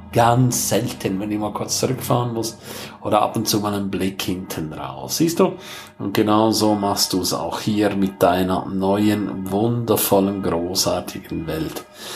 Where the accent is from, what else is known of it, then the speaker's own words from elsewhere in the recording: Graubünden, Switzerland; first language Romansh; German is a second language; Meine Muttersprache ist Rätoromanisch für diejenigen, die es nicht wissen. Das ist die vierte Landessprache der Schweiz.